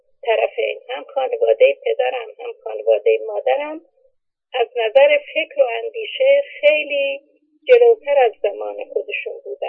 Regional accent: Tehran, Tehran Province, Iran; also born or lived in Tabriz; من در تبریز دلاورخیز متولد شدم و تا دو سه سالگی در اونجا بودم، چون بعدا مادر و پدرم از هم جدا شدن و من تحت سرپرستی عمم به تهران آمدم

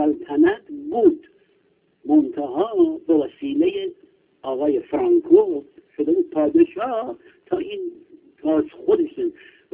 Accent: Iran; من طرف به عنوان یک ایرانی از شما سپاسگزاری و قدردانی میکنم.

